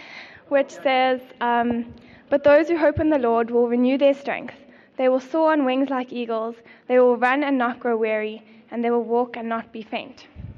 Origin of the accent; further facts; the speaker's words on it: North West, South Africa; I'm from the Northwest.